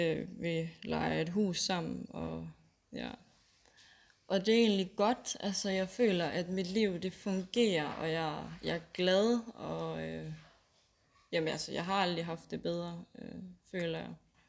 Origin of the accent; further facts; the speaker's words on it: Zealand, Denmark; moved away; Og derfor så vil jeg så at blive boende her i Jylland. Jeg kommer fra Sjælland af normalt.